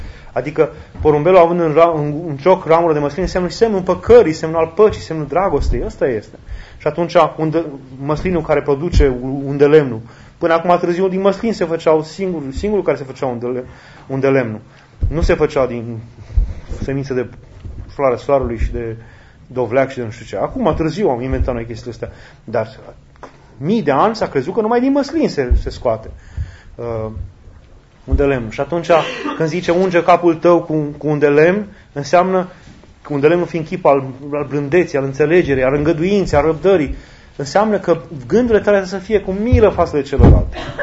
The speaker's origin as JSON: {"language": "Romanian", "country": "Romania", "said": "noi ca români, avem o mare șansă de a fi așa"}